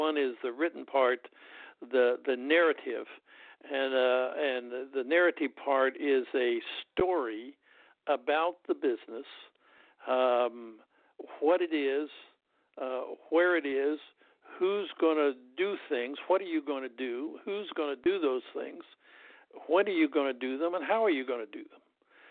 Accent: Kansas, United States; the only reason they took me is because I was from Kansas, a Kansas farmer, and everybody else there was from New England pretty much and from wealthy people.

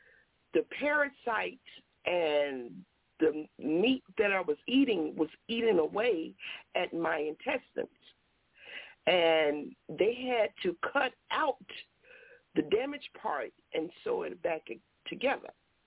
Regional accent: the South, United States; moved away; I grew up in the South, and we ate a lot of pork, and I left the South and brought it to the North, and I continued eating the pork

